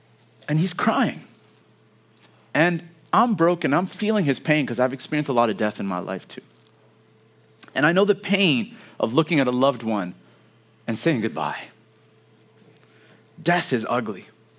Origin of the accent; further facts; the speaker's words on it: Kenya; born there; I was born in Kenya. My parents are originally from Rwanda, but I was born in Kenya.